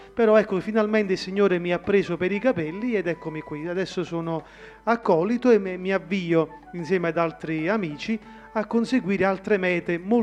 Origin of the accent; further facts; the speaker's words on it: Campagna, Campania, Italy; sono originario di Campagna, ma da qualche anno abito e faccio anche servizio pastorale nella parrocchia di Oliveto Citra.